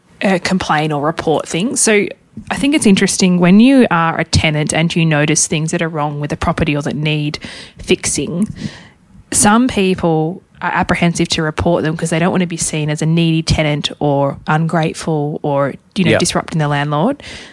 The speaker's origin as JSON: {"language": "English", "town": "Hobart", "region": "Tasmania", "country": "Australia", "tie": "born or raised there", "said": "we'll both be in Hobart, in my hometown, and then to Melbourne."}